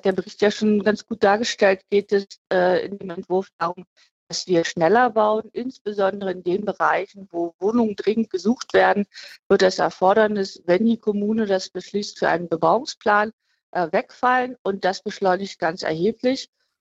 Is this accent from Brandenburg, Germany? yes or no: yes; Brandenburg, Germany; Aber mir als Brandenburgerin ist auch ganz wichtig